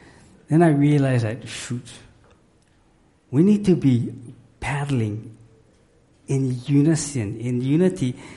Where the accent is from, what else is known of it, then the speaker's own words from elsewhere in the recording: Hawaii, United States; born there; I'm not Hawaiian, okay, I'm Okinawan, but you was born here, you live here